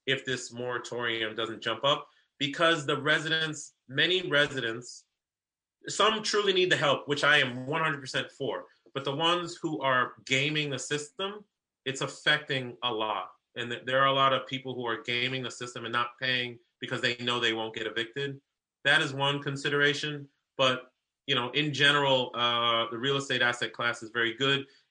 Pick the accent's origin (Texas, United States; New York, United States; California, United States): New York, United States; Queens; born there; If you go up to New York City, where I'm born, by the way, I was born in Queens